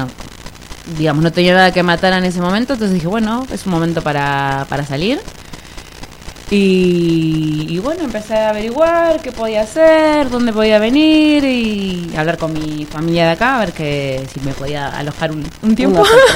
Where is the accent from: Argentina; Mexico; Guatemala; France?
Argentina; yo nací en Argentina, viví toda mi vida en Argentina y toda mi familia en realidad es de Paraguay.